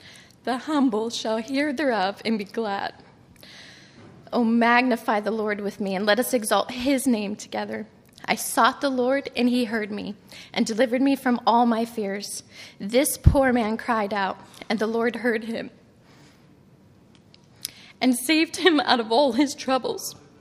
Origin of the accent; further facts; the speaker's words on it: Elgin, Illinois, United States; I was born and raised in Elgin, Illinois, to a single-parent home of a very young mother. I was brought up in an environment that did not serve nor love God. As a child, I was moved around a lot